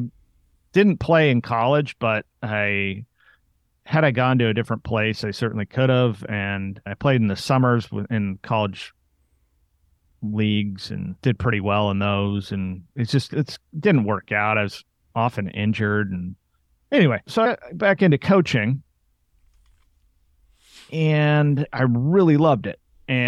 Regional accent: Portland, Oregon, United States; I'm from Portland, Oregon, so the Portland Trailblazers were a huge part of the culture back then.

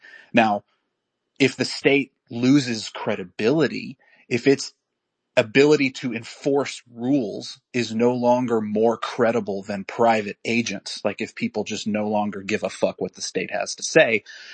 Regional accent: United States; We're going to talk about the U.S. here because I'm an American.

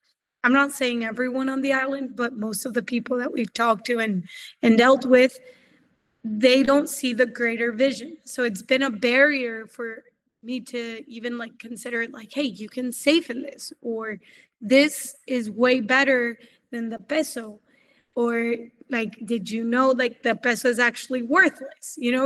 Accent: United States; I grew up in the States. So growing up in the States

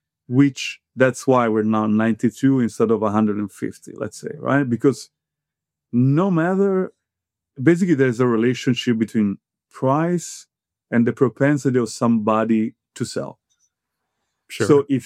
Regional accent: Italy; English is a second language; now in United States; although I'm Italian, I'm originally, I've been living in this country for more than 10 years. I have a citizenship

